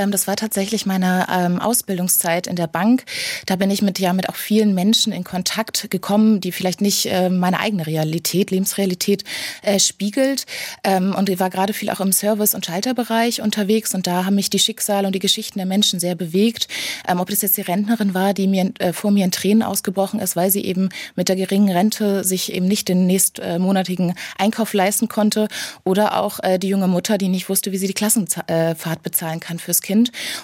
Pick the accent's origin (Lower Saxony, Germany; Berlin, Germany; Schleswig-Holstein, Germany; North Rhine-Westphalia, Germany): Schleswig-Holstein, Germany; moved away as an adult; now in Heidelberg, Germany; ich komme aber gar nicht aus dem Ländle, ich komme aus Schleswig-Holstein, habe da meine Bankausbildung nach dem Abitur gemacht und bin dann fürs Studium nach Heidelberg gezogen.